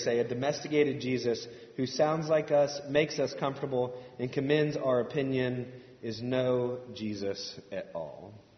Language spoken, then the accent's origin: English; Indiana, United States; I was from Indiana, you know.